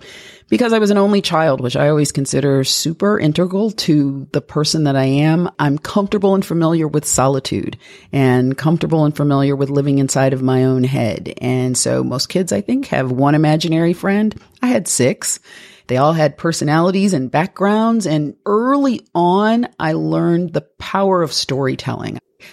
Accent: Toledo, Ohio, United States; I was born and raised in Toledo, Ohio. I'm an only child.

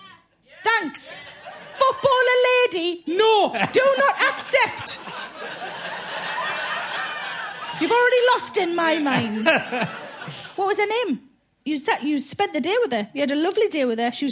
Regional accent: North East England, United Kingdom; accent: Geordie; I don't think I've ever sounded as Geordie as that.

